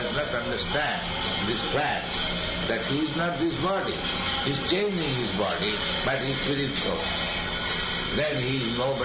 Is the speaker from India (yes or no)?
yes; India; I am Indian, poor Indian.